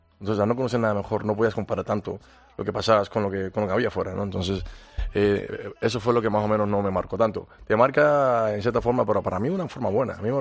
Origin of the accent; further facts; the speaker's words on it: Cuba; moved away; Cuando salí de Cuba.